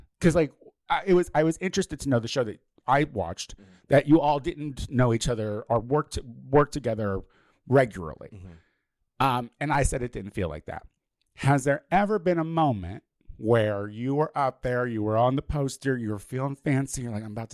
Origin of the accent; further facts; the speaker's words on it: Illinois, United States; now in Los Angeles, United States; You know, I'm from Illinois. I did all my theater stuff in Chicago.